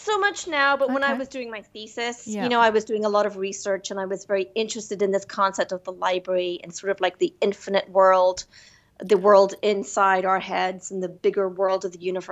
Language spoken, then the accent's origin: English; Northern Ireland, United Kingdom; also born or lived in Hawaii; I know I've had a very unique experience growing up in Northern Ireland.